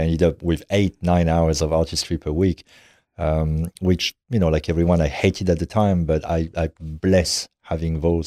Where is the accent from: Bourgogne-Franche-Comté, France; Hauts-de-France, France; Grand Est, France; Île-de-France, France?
Grand Est, France; My parents were very proletarian. I come from Champagne. My father was working in vines.